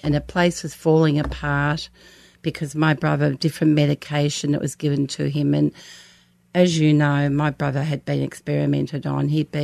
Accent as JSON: {"language": "English", "town": "St Kilda", "region": "Victoria", "country": "Australia", "said": "she went and got the St Kilda Town Hall, because we're all from St Kilda"}